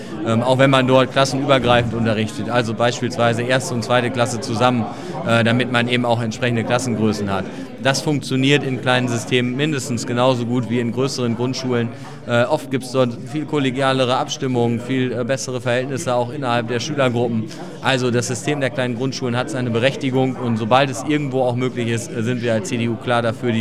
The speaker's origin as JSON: {"language": "German", "town": "Lingen", "region": "Lower Saxony", "country": "Germany", "said": "Ich komme aus Lingen, dort haben wir ähnliche Diskussionen, was das Thema Atomkraftwerk angeht."}